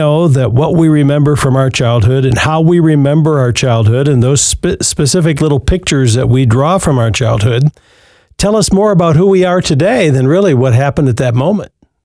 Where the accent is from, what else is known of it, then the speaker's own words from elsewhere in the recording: Muskegon, Michigan, United States; I grew up in Western Michigan. Our Michigan listeners know Muskegon. I grew up on the lake right near Lake Michigan.